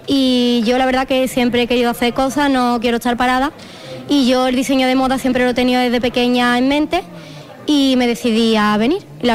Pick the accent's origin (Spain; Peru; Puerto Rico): Spain; Morón de la Frontera, Andalusia; De Morón de la Frontera.